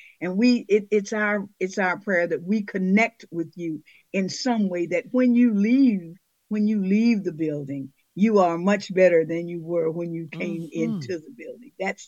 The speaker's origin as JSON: {"language": "English", "region": "the South", "country": "United States", "tie": "born or raised there", "said": "You know, growing up in the South like we did, and our people didn't have money for songbooks."}